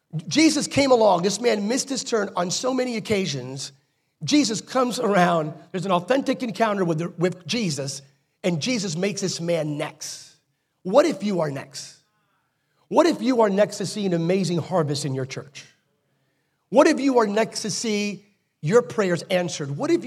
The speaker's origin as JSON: {"language": "English", "town": "Bethlehem", "region": "Pennsylvania", "country": "United States", "said": "I'm from Bethlehem, but we had a church in Allentown."}